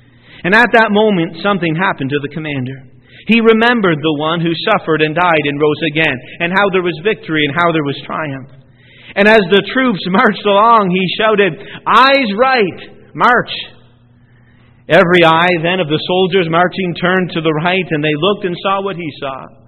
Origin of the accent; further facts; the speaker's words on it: Canada; I'm Canadian born, Canadian bred. When I die, I'll be Canadian dead.